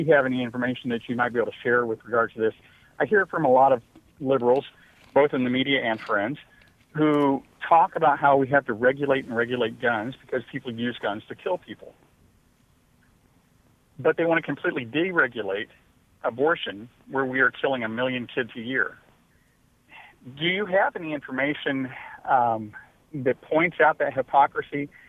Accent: Kansas City, United States; I'm actually from Kansas City, but driving around Augusta, Georgia, and listening to you on a mobile app.

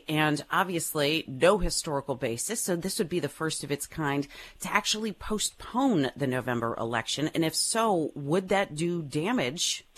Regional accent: Maryland, United States; my state, my home state of Maryland being one of them.

